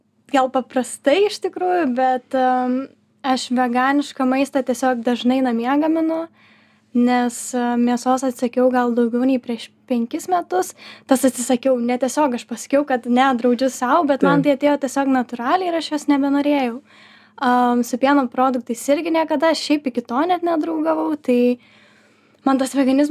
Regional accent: Tauragė, Tauragė County, Lithuania; Aš iš Tauragės.

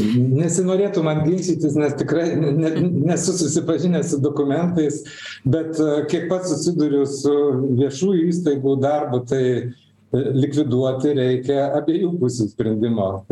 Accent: Vilnius, Vilnius County, Lithuania; Bet aš kaip vilnietis norėčiau žinoti vis dėlto

